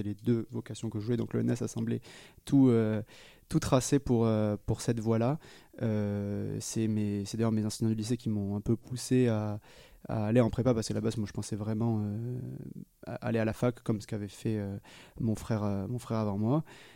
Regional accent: Foulayronnes, Nouvelle-Aquitaine, France; j'ai grandi dans une charmante ville qui s'appelle Fouleyronnes et qui ne dira rien à personne, qui est près d'Agen, qui ne dira peut-être rien à personne non plus, qui est globalement entre Bordeaux et Toulouse dans le sud-ouest de la France.

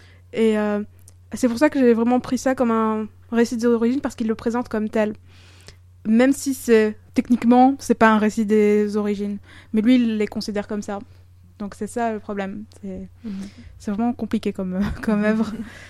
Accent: Tunisia; je suis tunisienne et que j'étais là-bas pendant la Révolution

